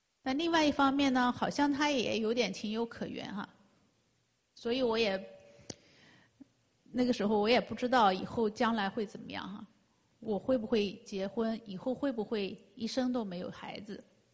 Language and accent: Chinese; Nanjing, Jiangsu, China; moved away as an adult; now in Vancouver, Canada; 。我在1997年呢，是从南京的东南大学本科毕业以后，就留在南京工作。